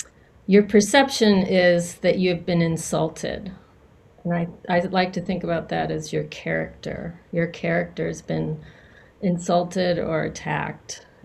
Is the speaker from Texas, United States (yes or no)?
no; St. Louis, Missouri, United States; also born or lived in Minnesota; I'm originally from St. Louis, but being in the ministry has taken us, mainly was for 28 years, a parish pastor. So we started in Minnesota